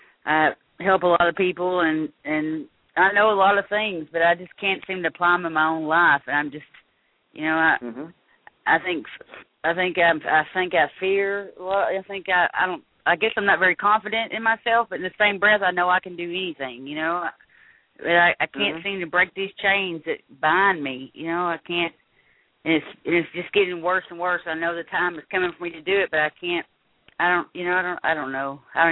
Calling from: Little Rock, Arkansas, United States; I'm calling from Little Rock.

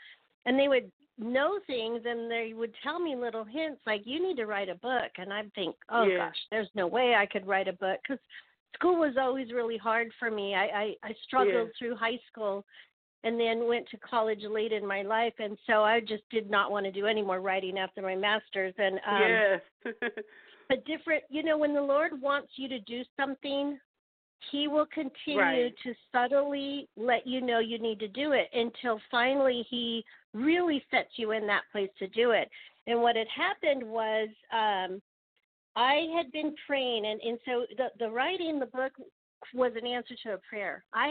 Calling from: Hollister, California, United States; I'm calling from Hollister, California, which is kind of the central area, a little bit southeast of San Jose, California.

